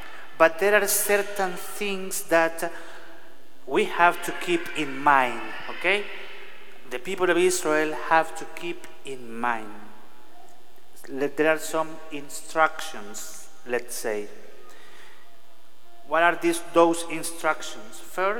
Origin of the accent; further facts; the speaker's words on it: El Salvador; I'm originally from El Salvador. I was in Boulder, Sacred Heart of Jesus, for 4 years